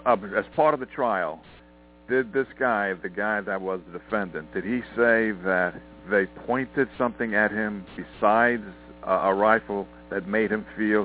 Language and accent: English; United States; I'm American. Let's just go by that.